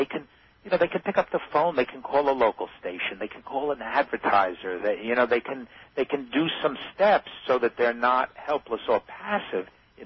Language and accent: English; New York, United States; and I'm from New York, so it takes a lot to shock me, frankly